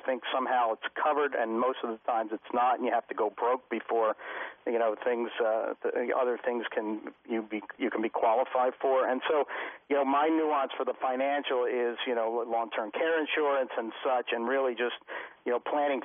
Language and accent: English; Philadelphia, Pennsylvania, United States; I'm a guy from South Philly.